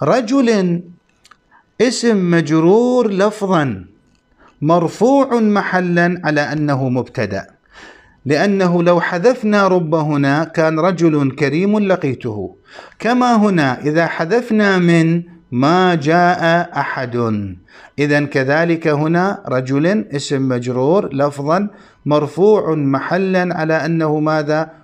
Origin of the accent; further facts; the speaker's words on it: Iraq; أما عندنا في العراق نتعامل بالدينار